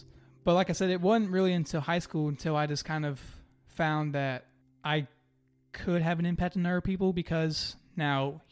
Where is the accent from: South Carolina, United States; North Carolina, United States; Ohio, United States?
North Carolina, United States; Charlotte; born there; I was born on January 21st, 2002 in Charlotte, North Carolina.